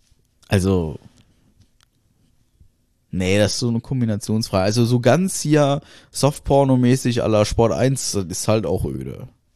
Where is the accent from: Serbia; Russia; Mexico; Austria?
Russia; so wie man das bei uns in Russland macht